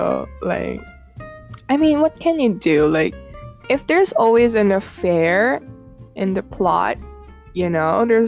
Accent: Philippines; I'm like, I'm a Filipino. Of course I love the drama, you know?

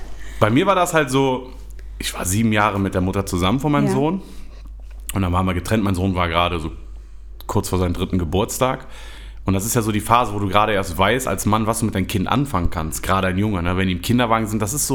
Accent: Germany; ich bin Deutscher

